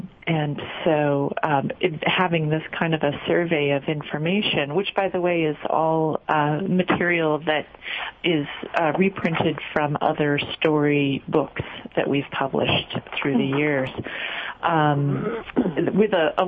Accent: California, United States; Oh, I grew up mostly in California.

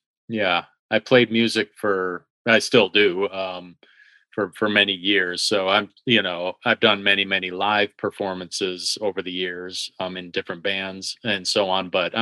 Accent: Michigan, United States; I'm from Michigan. I've been here my whole life.

